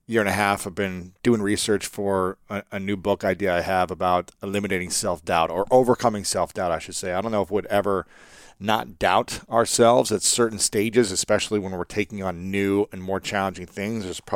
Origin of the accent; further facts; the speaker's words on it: Ohio, United States; I'm from America. I'm from Ohio. I'm from this city.